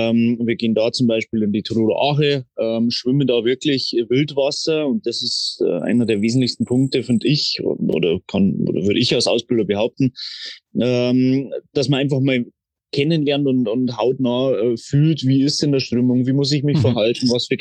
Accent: Traunstein, Bavaria, Germany; Ja, ich bin aufgewachsen in Traunstein

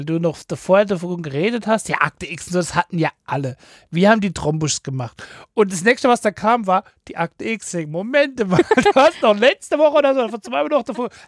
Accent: Seattle, Washington, United States; es geht um die Mannschaft Seattle Seahawks. Das ist ja da, wo ich herkomme, unsere Mannschaft.

